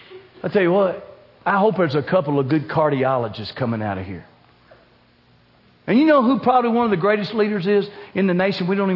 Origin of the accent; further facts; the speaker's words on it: Bowling Green, Kentucky, United States; I know y'all think people know Bowling Green. Ain't nobody knows where Bowling Green is. You know how I tell people where Bowling Green is? We're an hour north of Nashville.